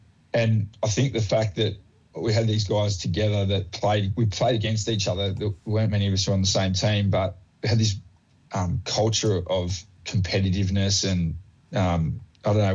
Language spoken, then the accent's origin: English; Queensland, Australia; And growing up in Queensland, north of Brisbane, about 25 k's north, it was quite rural back then.